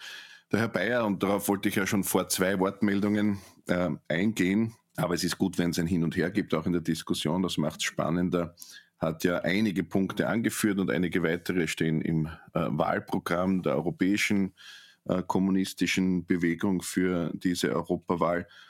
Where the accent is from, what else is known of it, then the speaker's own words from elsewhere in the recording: Austria; Ich heiße es gut, auch als Österreicher, dass es diese Unterstützung der Landesverteidigung gibt.